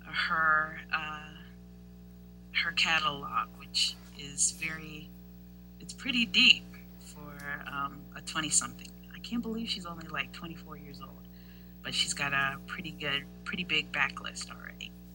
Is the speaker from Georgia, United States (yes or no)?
no; Florida, United States; Free to use this opportunity to shit on the state of Florida in your head. Just don't at me. It's my home state